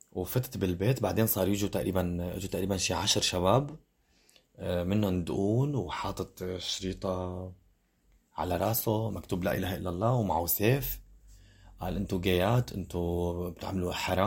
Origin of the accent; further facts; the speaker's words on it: Syria; also born or lived in Turkey; now in France; ، عمري 31 سنة، الأصل سوري، جيت من سوريا على تركيا ومن تركيا على فرنسا، وصل لي هون تقريبا 5 سنوات.